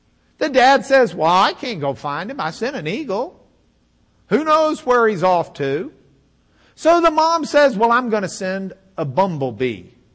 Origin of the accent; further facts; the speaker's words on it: Lubbock, Texas, United States; first language English; I'm going to speak to you in English, right? That's my native tongue. Specifically, God's English, which is the kind we learned in Lubbock.